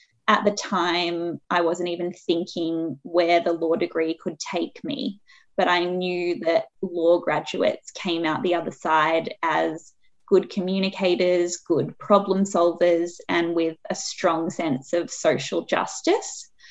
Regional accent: Hong Kong; now in Australia; I grew up in Hong Kong as a child, and I lived there from the age of 9 to 16. And that experience during my formative years really shaped my career and lifestyle aspirations. And I moved back to Australia at the age of 16 to do my VCE.

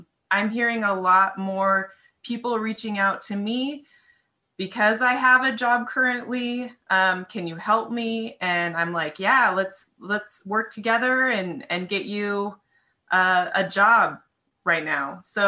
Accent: Walla Walla, Washington, United States; Yes, Walla Walla. I was born and raised in Walla Walla, Washington.

